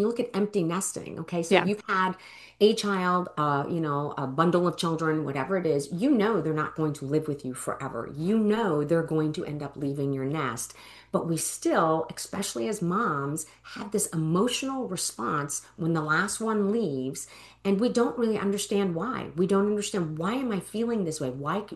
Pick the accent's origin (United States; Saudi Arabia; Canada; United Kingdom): Canada; also born or lived in New Brunswick; I grew up in Canada, and so lots of snow.